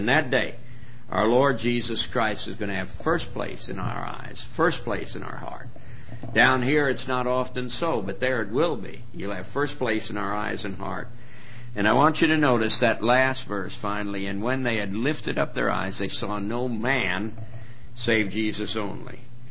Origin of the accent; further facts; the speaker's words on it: Bahamas; born there; ever since I was born, 69 years ago. I don't remember the early days. I was born in the Bahamas, as I told you, to be near my mother.